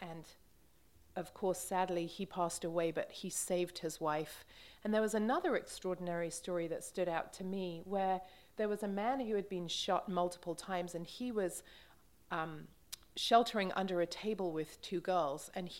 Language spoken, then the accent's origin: English; England, United Kingdom; I was thinking about this when I grew up in England. I grew up in my kind of 5 to 15, when I was that age